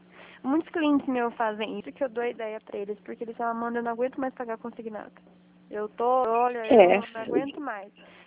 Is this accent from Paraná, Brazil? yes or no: yes; Curitiba, Paraná, Brazil; Eu sou de Curitiba.